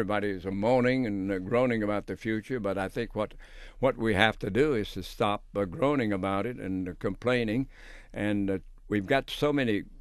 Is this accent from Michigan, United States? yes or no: yes; Michigan, United States; I'll still be with you living my life in Michigan, my home state, surrounded by family and friends.